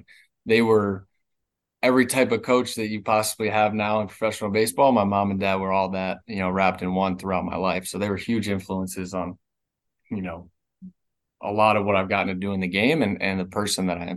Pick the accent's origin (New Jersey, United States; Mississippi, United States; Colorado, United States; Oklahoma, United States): New Jersey, United States; Sewell; I grew up in Sewell, Blackwood, you know, in New Jersey. So it's probably about an hour from where Lakewood's at.